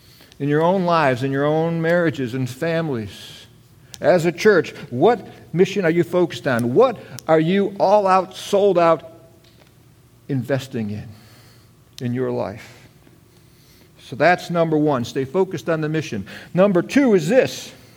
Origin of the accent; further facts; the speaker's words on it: Chicago, Illinois, United States; I grew up in Chicago. I was a Chicago Bears fan.